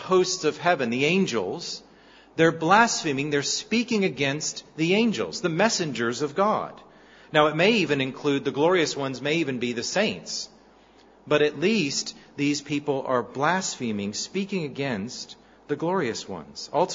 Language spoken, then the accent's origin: English; Florida, United States; now in Perth, Australia; I grew up in Florida, and I know from living on the coastline, a lot like here in Perth